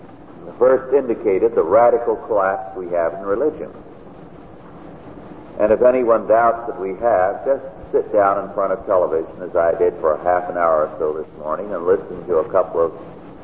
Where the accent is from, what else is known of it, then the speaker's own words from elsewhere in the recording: United States; But I can't buy it for that price because I'm an American, and we're not allowed